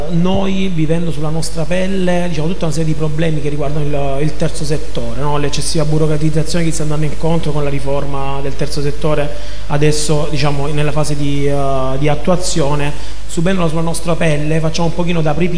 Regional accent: Lecce, Apulia, Italy; Io sono di Lecce, sono di San Pio, sono nato, cresciuto, ho studiato nell'Università del Salento

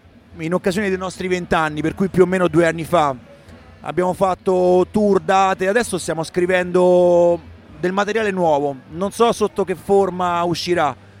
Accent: Rome, Lazio, Italy; come romani, abbiamo questa maledizione, la maledizione di vivere a Roma

